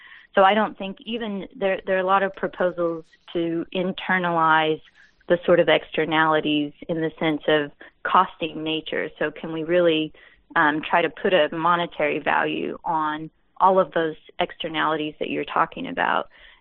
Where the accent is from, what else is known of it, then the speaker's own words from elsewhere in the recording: Oklahoma, United States; They're in, I'm actually from Oklahoma. You can still see signs where they put in shelter belts of trees and things like that.